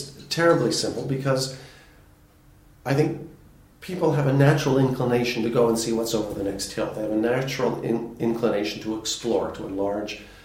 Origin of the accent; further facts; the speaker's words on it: Canada; And as a Canadian, I'm very aware of the importance of the beaver trade